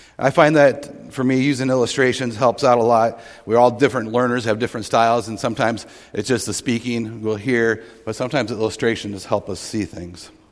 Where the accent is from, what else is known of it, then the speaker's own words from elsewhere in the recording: Indiana, United States; We're from Indiana. We have 5 children, 1 at home still.